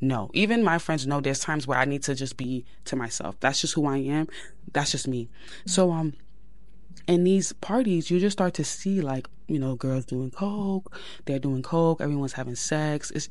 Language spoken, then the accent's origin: English; Brooklyn, New York, United States; Yes, I went to Abraham Lincoln in Brooklyn, New York. So we did like a whole talent show.